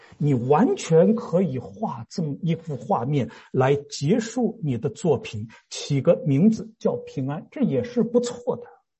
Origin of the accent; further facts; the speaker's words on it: Shanghai, China; born there; 我老家是山东啊，我生在上海。